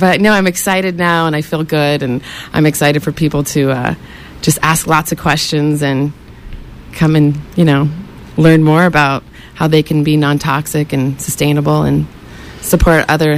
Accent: Fremont, California, United States; now in Chico, United States; Yeah, I grew up in the Bay Area and came to Chico for college and stayed, yeah.

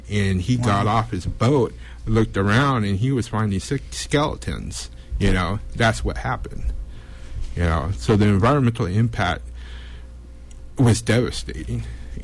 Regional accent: Chico, California, United States; also born or lived in Alaska; I came back to Chico from Alaska. … I was born and raised here.

